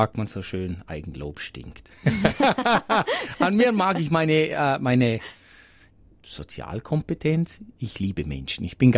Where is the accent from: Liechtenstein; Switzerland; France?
Liechtenstein; mit Röstzwiebeln und bei uns in Liechtenstein mit Apfelmus, nicht mit Salat.